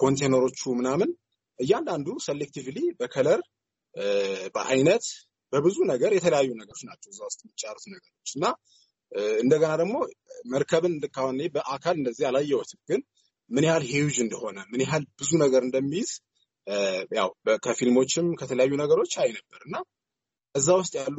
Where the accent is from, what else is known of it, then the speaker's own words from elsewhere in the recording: Welkite, Central Ethiopia, Ethiopia; ተወልጄ ያደግኩት ወልቂጤ ከተማ ነው፣ ጉራጌ ዞን ውስጥ ነው